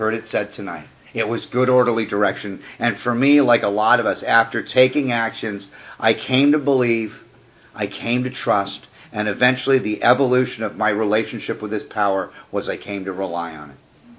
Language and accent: English; Malibu, California, United States; born or raised there